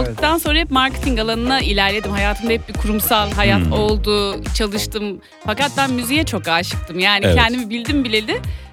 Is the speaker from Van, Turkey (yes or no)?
no; Ankara, Turkey; Doğma büyüme Ankaralıyım.